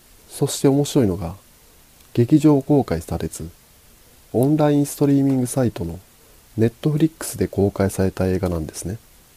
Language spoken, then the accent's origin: Japanese; Osaka, Japan; まあ僕は大阪の人間なんで、それは東京の人が考えればいいとは思うんですが